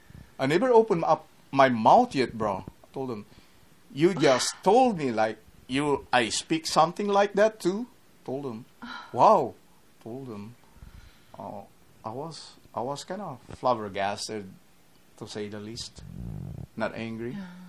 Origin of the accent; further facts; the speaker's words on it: Philippines; But actually, deep in my heart, I'm still a Filipino.